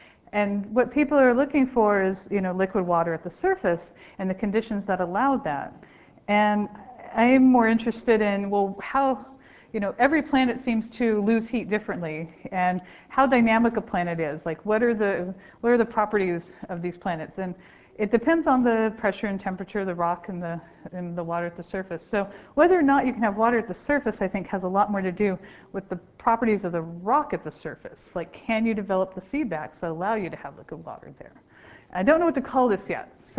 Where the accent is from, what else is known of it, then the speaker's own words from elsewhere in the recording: Oklahoma, United States; I'm from Oklahoma. I can now find Oklahoma on a map because there's earthquakes there from reactivated faults, right?